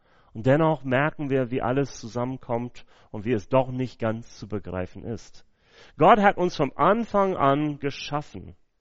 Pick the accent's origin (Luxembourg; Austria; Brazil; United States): United States; Also dafür hätte er wirklich auch in Amerika, wo ich herkomme, eine Todesstrafe dafür bekommen können.